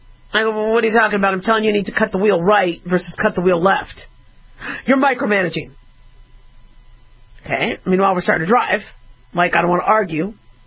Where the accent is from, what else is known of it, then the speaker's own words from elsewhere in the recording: Nevada, United States; You know, I come from Golden Knights territory, so, you know, watch yourself, Boston.